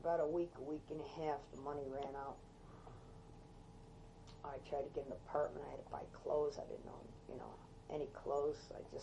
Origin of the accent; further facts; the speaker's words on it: Buffalo, New York, United States; they knew I came from Buffalo.